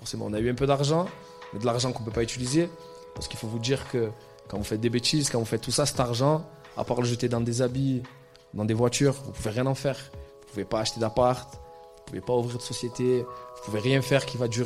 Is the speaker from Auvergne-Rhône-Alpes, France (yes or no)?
no; Marignane, Provence-Alpes-Côte d'Azur, France; je suis né à Marseille, j'ai vécu à Marseille, Marignane exactement